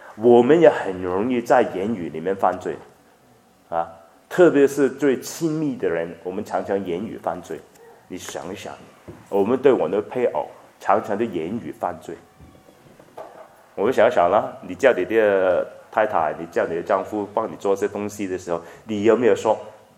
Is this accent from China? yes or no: yes; China; 这是我中国人怎么说？君子报仇，十年立王。